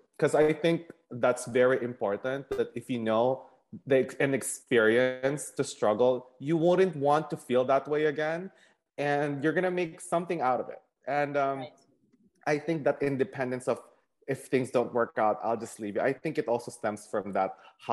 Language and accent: English; Philippines; I think what I learned as well growing up in the Philippines and seeing people who are above my social status in life